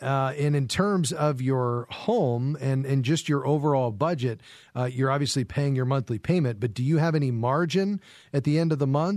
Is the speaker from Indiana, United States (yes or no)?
no; Fort Lauderdale, Florida, United States; I'm from Fort Lauderdale, so I know your neck of the woods well